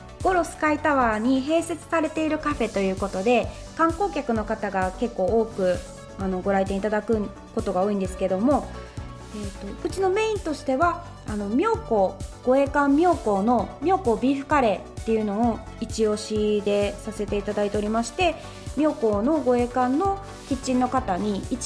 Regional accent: Osaka, Japan; now in Maizuru, Japan; 私は地元が大阪なんですけども

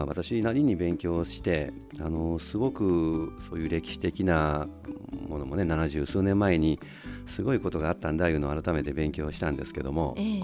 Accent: Osaka, Japan; 向こうで生まれてこの仕事に就くまであの、まあ、大阪の方でずっとおったもので

